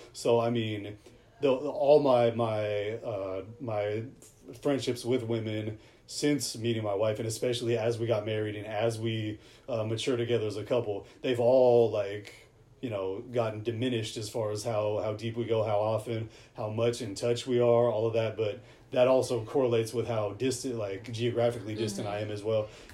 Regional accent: Seattle, Washington, United States; now in Long Beach, United States; that's all in my hometown in Seattle. And down here in Long Beach, those are all long distance friendships.

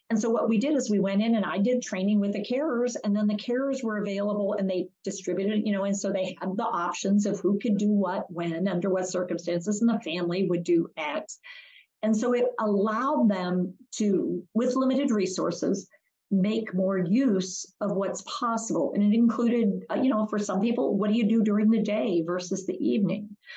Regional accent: West Virginia, United States; I'm from West Virginia and we know how to do it.

